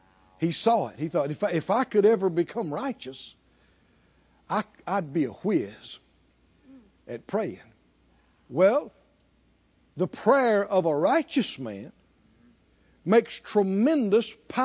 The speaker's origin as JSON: {"language": "English", "region": "the South", "country": "United States", "tie": "born or raised there", "said": "You know, we grew up in the South and in the woods and nature"}